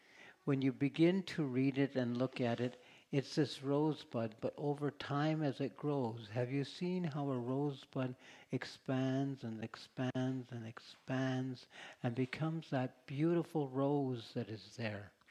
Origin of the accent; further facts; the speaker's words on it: Kelowna, British Columbia, Canada; I grew up in Kelowna at the period of time when W.A.C. Bennett became the premier of B.C.